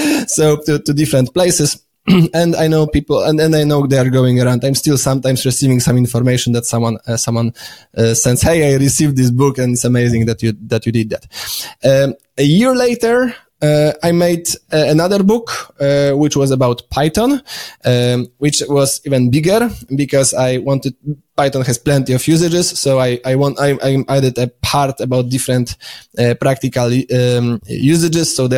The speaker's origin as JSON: {"language": "English", "country": "Poland", "second_language": "English", "said": "Also, I might add that, I'm from Poland, so those books were published in Polish."}